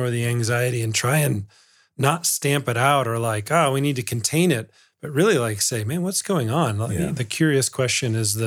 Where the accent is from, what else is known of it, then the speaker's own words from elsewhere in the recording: the South, United States; So I grew up in the South. One of the cardinal sins in the Bible Belt South was to be selfish.